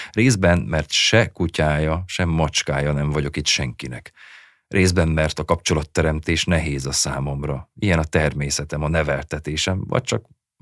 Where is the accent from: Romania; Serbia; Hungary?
Romania; Chișineu-Criș, Arad County; Nyárádszereda egy hajdani mezőváros, ami sokban hasonlít Kisjenőre, ahol felnőttem.